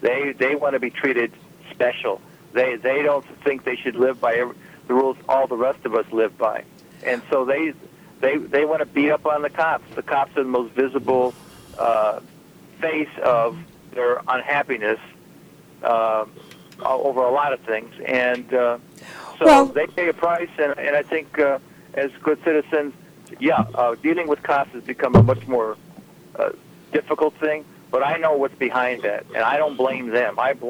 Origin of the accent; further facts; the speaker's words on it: East Chicago, Indiana, United States; I mean, I grew up in East Chicago back in the 40s and 50s, and the neighborhoods were perfectly safe.